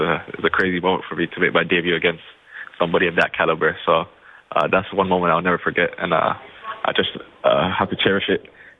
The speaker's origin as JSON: {"language": "English", "country": "Canada", "tie": "born or raised there", "said": "I grew up in Canada all my life, and I'm more comfortable playing on where I'm more comfortable at home. So I grew up in Canada"}